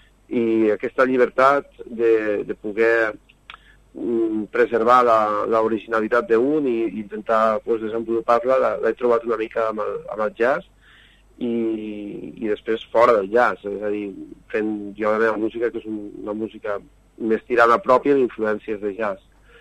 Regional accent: Catalonia, Spain; és que jo vinc del Priorat, saps?

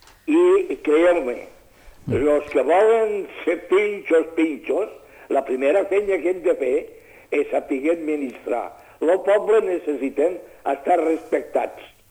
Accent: Catalonia, Spain; Jo sóc català, no me'l penseu, però he de dir el que jo veig.

